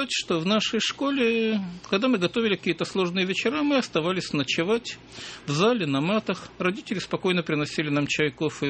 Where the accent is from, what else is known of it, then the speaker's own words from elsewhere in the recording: Odesa, Odesa Oblast, Ukraine; Нет, я одессит, это невозможно.